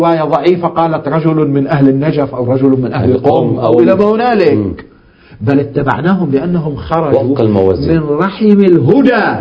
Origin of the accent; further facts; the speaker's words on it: Lebanon; يعني هو من اليمن مثل ما أنا من لبنان